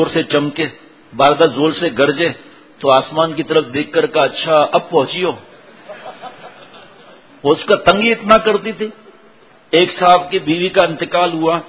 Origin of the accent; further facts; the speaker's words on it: Tharparkar, Sindh, Pakistan; ہم گاؤں کے رہنے والے ہیں ریگستان کے اندر, تو ہم دیکھتے تھے کہ کیونکہ پیدائش یہاں کی لیکن جاتے تھے گاؤں تھرپارکر